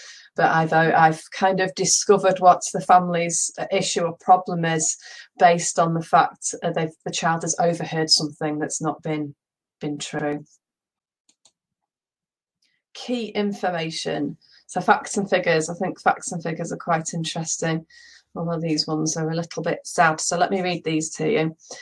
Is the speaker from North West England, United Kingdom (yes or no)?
yes; North West England, United Kingdom; So I'm from Cheshire, the other side of the country.